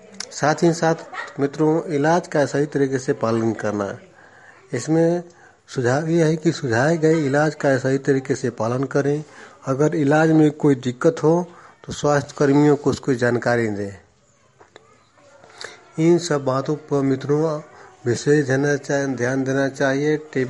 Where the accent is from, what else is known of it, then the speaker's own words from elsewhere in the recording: Bihar, India; जिला कैमूर का निवासी हूँ।